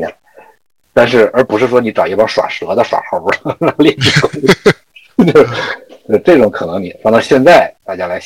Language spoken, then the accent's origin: Chinese; China; 我们中国人用我们自己的传统文化我们能够对抗洋人的这些新鲜玩意儿